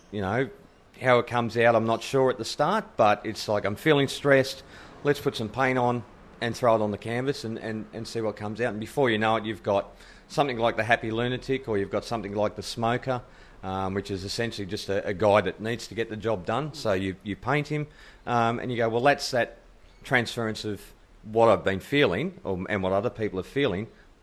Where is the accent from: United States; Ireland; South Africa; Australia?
Australia; I'm an Aussie bloke that likes a few quiet beers